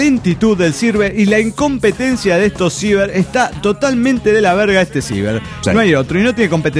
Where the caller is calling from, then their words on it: Los Andes, Valparaíso, Chile; de los Andes, Chile, po.